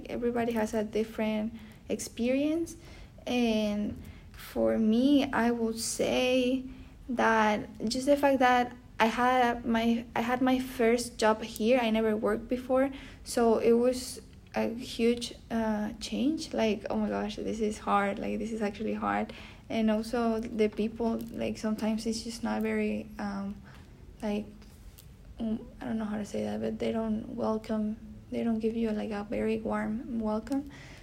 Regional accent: Venezuela; English is a second language; moved away as an adult; now in United States; I'm from Venezuela.

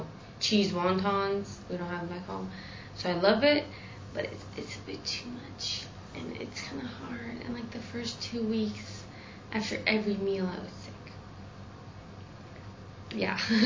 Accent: Romania; now in United States; it was different than here. Everything's smaller.

